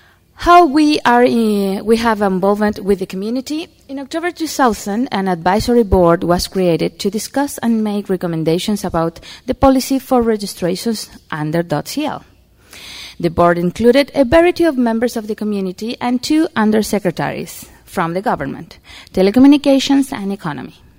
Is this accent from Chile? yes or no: yes; Chile; I'm from Chile.